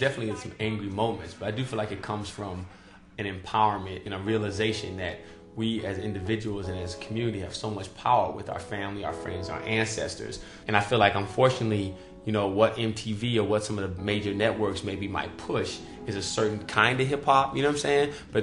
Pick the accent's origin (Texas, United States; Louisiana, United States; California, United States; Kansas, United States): California, United States; San Francisco; also born or lived in New York City; But I was raised in the Fillmore, in San Francisco, which we call Filmo, if you have the accent.